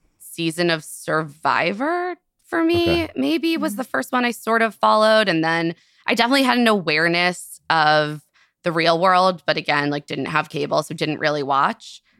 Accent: Silver Spring, Maryland, United States; But yeah, I grew up in Silver Spring, Maryland. I was an 87 baby.

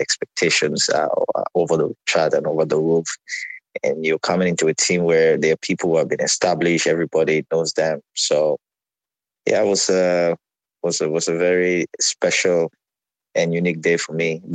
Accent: Cameroon; Growing up in Cameroon, everybody, if you're a young footballer, you dream of wearing the national team jersey someday.

